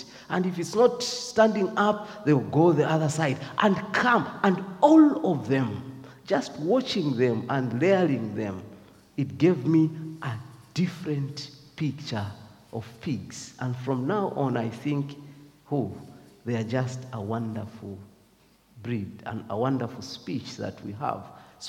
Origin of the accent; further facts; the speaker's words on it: Eastern Province, Zambia; So growing up in Zambia, where I come from, the eastern part of Zambia, where my mother originates